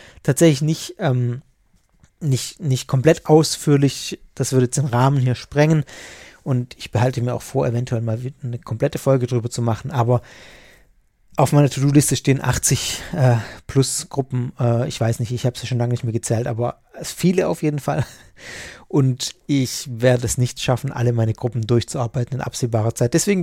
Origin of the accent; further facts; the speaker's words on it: Baden-Württemberg, Germany; Themale, wie man bei uns im Schwabenland sagen würde.